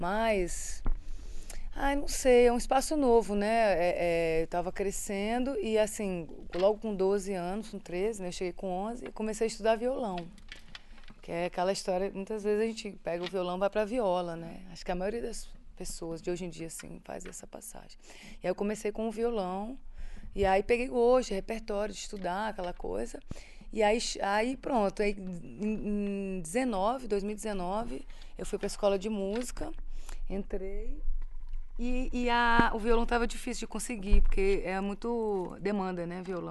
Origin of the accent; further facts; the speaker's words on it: Recife, Pernambuco, Brazil; also born or lived in Brasília; Eu nasci aqui em Brasília e aí quando tinha 3 anos, mais ou menos, eu fui morar em Recife com a minha mãe, né? Aí lá eu fiquei até os 11 anos. Aí vivi toda aquela cultura lá, muito